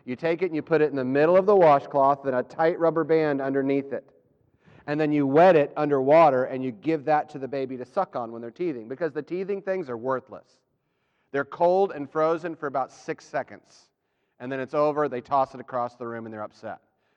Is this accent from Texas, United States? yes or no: no; Alabama, United States; Growing up in Alabama, there are two areas where advice always came into play.